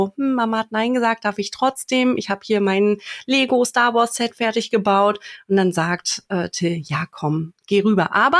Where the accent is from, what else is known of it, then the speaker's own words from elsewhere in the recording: Berlin, Germany; Also als Berliner, wenn man die Gegenden kennt